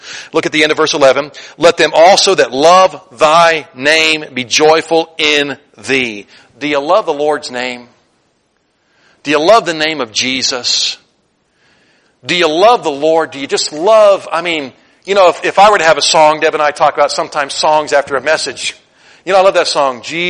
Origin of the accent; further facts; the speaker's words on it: Kentucky, United States; We're from Kentucky.